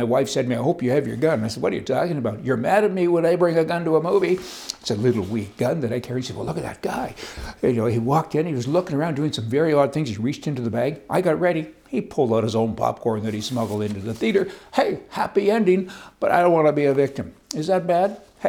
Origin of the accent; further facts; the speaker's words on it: Canada; now in United States; I'm a Canadian, and most Canadians kind of have a hard time with that.